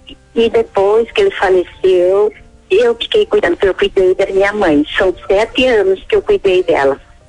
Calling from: Paraná, Brazil; Do Paraná.

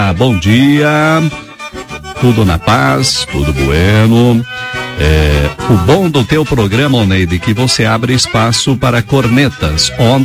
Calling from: Santa Maria do Herval, Rio Grande do Sul, Brazil; sou de Santa Maria do Herval, Rio Grande do Sul

